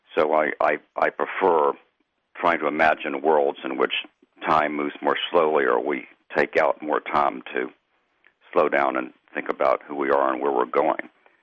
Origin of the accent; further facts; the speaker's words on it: Memphis, Tennessee, United States; My own background, I grew up in Memphis, Tennessee